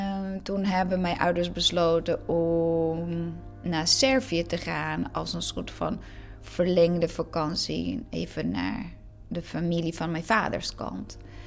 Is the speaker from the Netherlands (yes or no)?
no; Croatia; first language Croatian; Dutch is a second language; Ja, kijk, mijn moedertaal is Kroatisch. Ik ben naar Kroatische school geweest. En dus ik spreek, mijn moedertaal is Kroatisch.